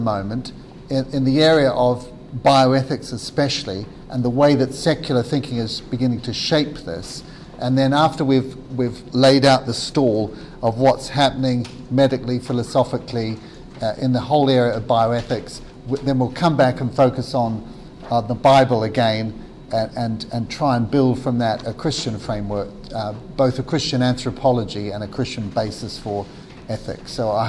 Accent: New Zealand; now in United Kingdom; I come from New Zealand. I was a medical missionary in Africa

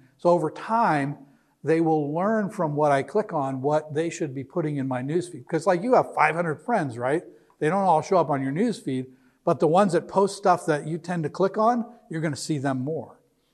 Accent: Naperville, Illinois, United States; I'm from Naperville, so it's assuming that I'm interested in stuff about Naperville.

